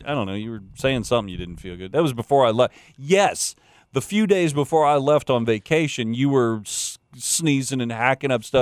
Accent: Florida, United States; now in Wisconsin, United States; Where are you from? Florida.

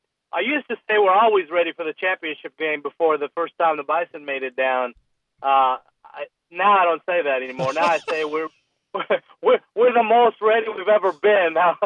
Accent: Frisco, Texas, United States; So they, you know, I tell them I'm from Frisco. They say, "Where's that at?"

